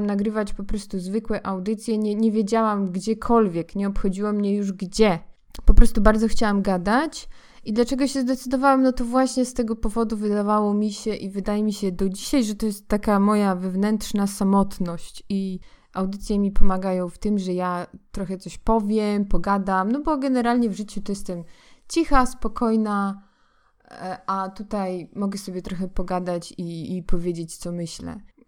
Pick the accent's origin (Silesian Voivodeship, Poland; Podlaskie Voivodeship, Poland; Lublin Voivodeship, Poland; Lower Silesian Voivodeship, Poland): Lublin Voivodeship, Poland; accent: eastern lilt; now in Kraków, Poland; Natywnie to pochodzę, słuchajcie, z Lubelszczyzny. I dlatego tak śpiewam. Tak słychać, kiedy ja mówię, to słychać taki wschodni zaśpiew podobno. Więc Lubelszczyzna. Ale mieszkam w Krakowie.